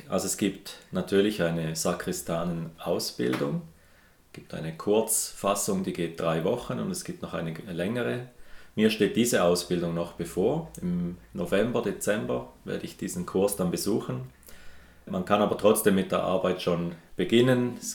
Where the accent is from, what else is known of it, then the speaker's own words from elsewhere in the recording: Switzerland; also born or lived in Wil; ich bin 47 Jahre alt, bin Schweizer, habe den größten Teil meines Lebens in Wiel gewohnt.